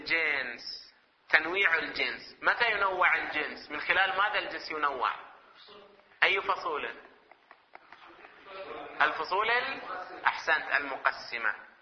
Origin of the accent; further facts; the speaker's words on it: Hejaz, Saudi Arabia; نذكر الأسماء اللي عندنا في الحجاز